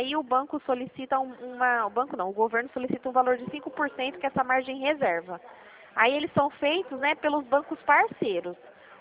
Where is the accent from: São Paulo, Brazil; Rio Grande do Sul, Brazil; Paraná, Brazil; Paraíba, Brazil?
São Paulo, Brazil; Presidente Prudente; eu sou aqui de Prudente